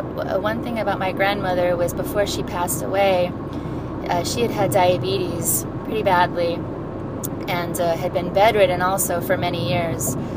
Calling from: Los Angeles, California, United States; I'm calling from Los Angeles.

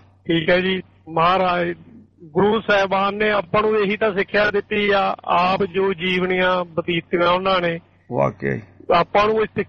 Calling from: Canada; ਮੈਂ ਕੈਨੇਡਾ ਤੋਂ ਬੋਲਦਾ ਜੀ।

